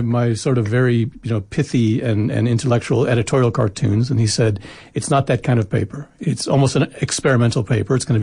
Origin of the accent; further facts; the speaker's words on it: United States; now in South Africa; I grew up in the States of South African descent.